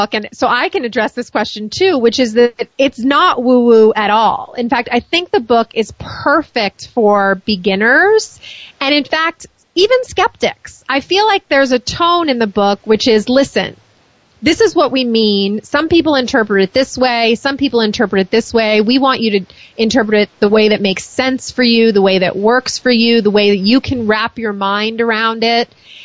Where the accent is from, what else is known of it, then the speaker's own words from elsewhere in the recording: New York, United States; I'm from New York, people.